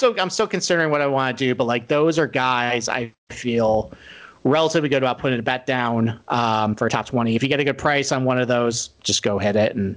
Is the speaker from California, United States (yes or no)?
no; Rochester, New York, United States; accent: Rochester; How about my nasally Rochester accent?